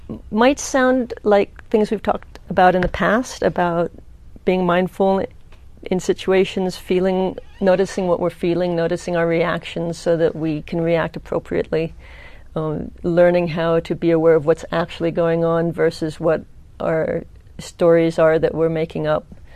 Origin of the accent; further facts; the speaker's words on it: Palo Alto, California, United States; I grew up in Palo Alto, and the area near where we live hasn't changed that much.